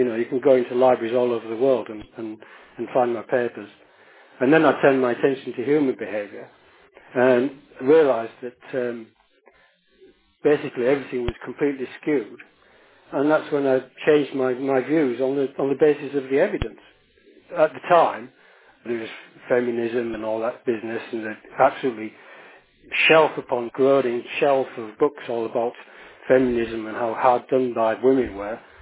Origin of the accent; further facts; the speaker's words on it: Hull, Yorkshire and the Humber, United Kingdom; My father left when I was 3. I grew up in Hull.